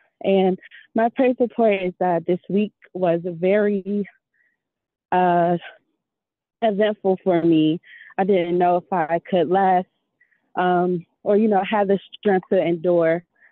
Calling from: Washington, District of Columbia, United States; I'm calling from Washington, D.C.

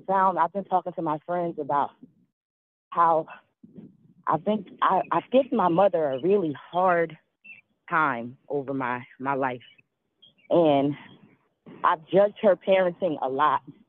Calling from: North Brunswick, New Jersey, United States; I'm walking right now in North Brunswick, New Jersey.

